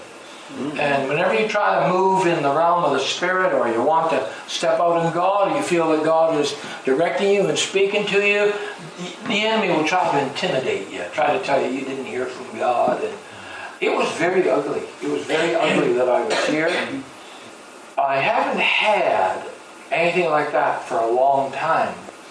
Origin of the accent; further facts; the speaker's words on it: East Coast, Canada; I'm from Canada, East Coast. I live in New Brunswick, where we are. And it takes me 2 hours to fly to Toronto, so it's 1,000 miles, roughly, east of Toronto.